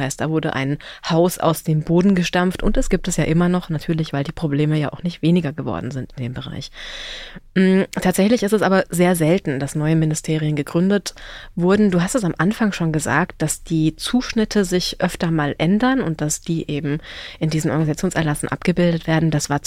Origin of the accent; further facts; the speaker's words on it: Bavaria, Germany; Ich komme aus Bayern und deswegen weiß ich, dass es in Bayern ein Digitalministerium gab